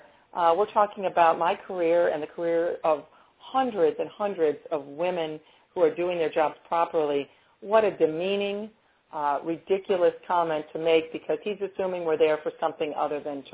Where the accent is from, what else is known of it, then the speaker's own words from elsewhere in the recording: Toledo, Ohio, United States; now in Washington, D.C., United States; I'm from Toledo, Ohio. I'm a Big Ten person from Northwestern, so that's my background, and even though I'm in Washington, D.C. now